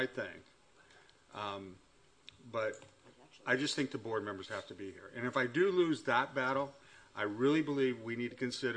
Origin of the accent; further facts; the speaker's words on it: Dublin, California, United States; I come from Dublin.